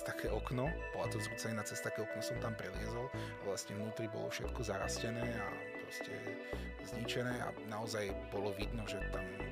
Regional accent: Trenčín, Trenčín Region, Slovakia; Je to moje rodné mesto a tým pádom to bol aj hrad, ktorý som vlastne navštívil ako prvý

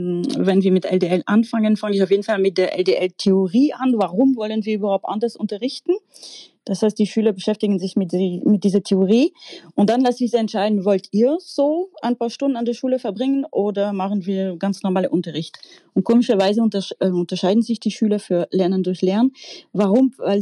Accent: Brittany, France; German is a second language; moved away as an adult; now in Germany; Ich bin aus der Bretagne in Frankreich.

